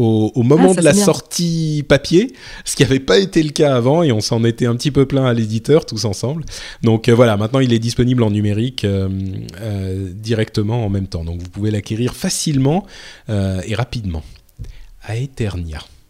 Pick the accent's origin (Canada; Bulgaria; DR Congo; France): France; parce que je suis français